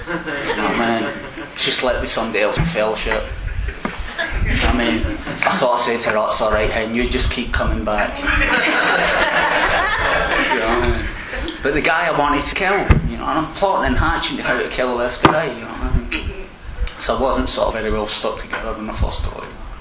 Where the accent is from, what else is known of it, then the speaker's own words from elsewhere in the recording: Scotland, United Kingdom; no, I'm Scottish. I'm not paying anybody any money back.